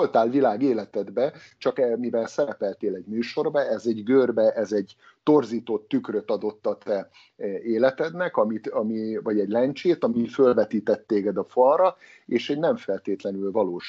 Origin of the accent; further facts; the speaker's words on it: Hungary; moved away as an adult; now in United States; ti Panamában vagytok, mi az USA-ban, és azért Magyarországról jövünk, ahol a gyökereink vezetnek